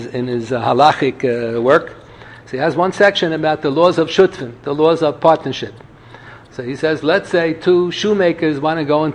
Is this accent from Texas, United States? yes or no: no; Philadelphia, Pennsylvania, United States; I was brought up in Philadelphia.